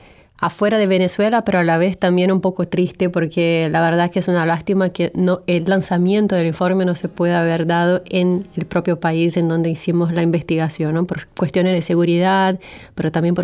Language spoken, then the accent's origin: Spanish; Brazil; Sí, soy brasileña. Llevo 8 años en este país, pero soy de Brasil.